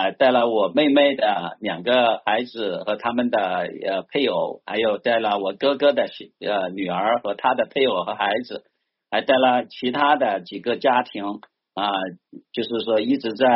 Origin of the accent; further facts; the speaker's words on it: China; moved away as an adult; 那我是从出生长大在中国大陆然后在中国大陆受教育